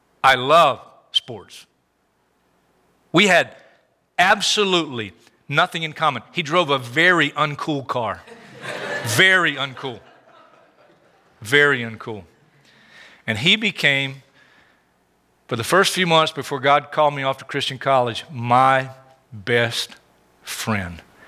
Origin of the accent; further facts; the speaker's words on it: South Carolina, United States; Now, people call me a redneck, but to be very technical, where I grew up in South Carolina, I was not a redneck